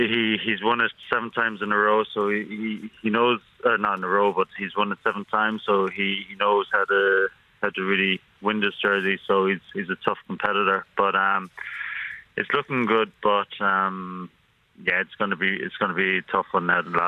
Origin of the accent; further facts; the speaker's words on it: Carrick-on-Suir, Munster, Ireland; Crihana and Carrick, and then went to Cumber College in Carrick also. So I grew up in Ireland, and both my parents are Irish as well. So I'm fully Irish